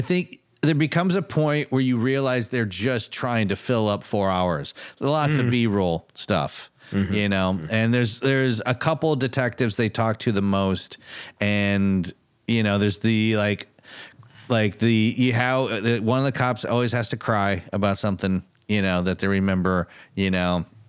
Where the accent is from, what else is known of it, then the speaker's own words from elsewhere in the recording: Michigan, United States; I didn't have that growing up in Michigan.